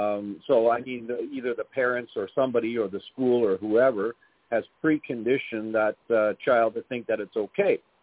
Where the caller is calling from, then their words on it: Canada; Okay. Bitmark Canada here.